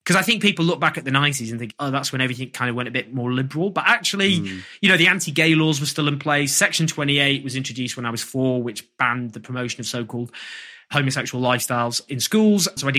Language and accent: English; Stockport, North West England, United Kingdom; so I grew up in Stockport